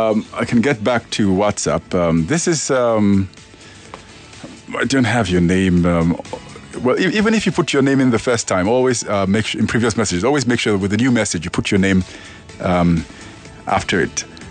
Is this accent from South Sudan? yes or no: yes; South Sudan; I'm from the South Sudan. I know exactly how agitated people were in the South Sudan.